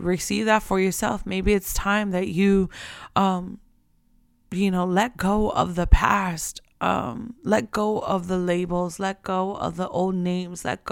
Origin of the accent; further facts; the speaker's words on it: Florida, United States; Like, I'm from Florida. Where y'all at, Florida?